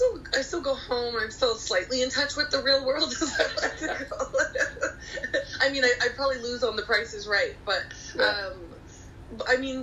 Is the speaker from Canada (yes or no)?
yes; Canada; now in Placentia, Belize; I grew up in Canada, and so now living in Placentia